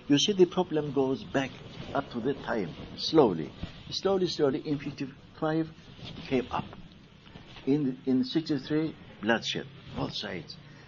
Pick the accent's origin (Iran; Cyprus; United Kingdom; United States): Cyprus; I'm from Cyprus. So we say Cypriot, but if you ask me, what Cyprus? How Cyprus? Turkish Cyprus, Turkish Cypriot